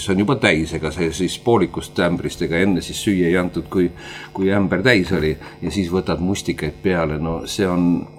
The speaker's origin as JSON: {"language": "Estonian", "town": "Märjamaa", "region": "Rapla County", "country": "Estonia", "tie": "born there", "said": "kõigepealt sündisin ju Märjamaa lähedal maal ja 6-lapselises perekonnas ja eelkõige olen ma ikka talupoegade laps"}